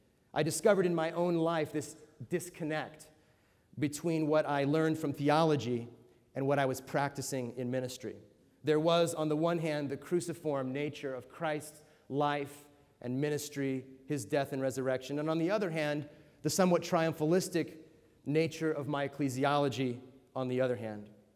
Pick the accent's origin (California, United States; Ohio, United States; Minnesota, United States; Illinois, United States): California, United States; Hollywood; I'm from Hollywood, California, and I'm surrounded by amazing musicians all the time.